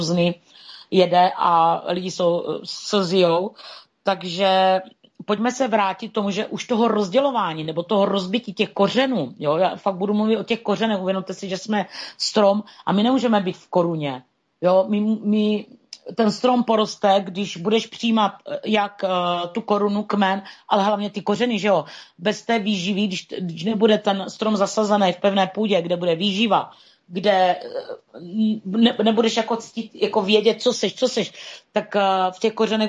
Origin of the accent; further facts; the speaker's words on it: Moravia, Czechia; já jsem z Moravy, tak prostě ho piju a dávám si ho